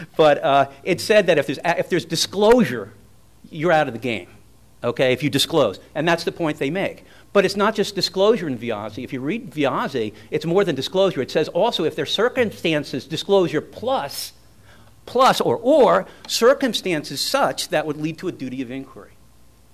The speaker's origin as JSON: {"language": "English", "region": "Florida", "country": "United States", "tie": "born or raised there", "also_born_or_lived": "New York, United States", "said": "I'm from New York and I could speak fast, so I'll speak as rapidly as I can, although I grew up in Florida."}